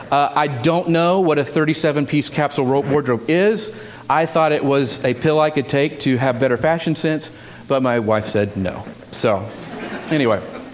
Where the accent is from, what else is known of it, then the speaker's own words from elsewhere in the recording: Texas, United States; You know, Texas skillet. I'm from Texas, so yeah. I ate this for breakfast.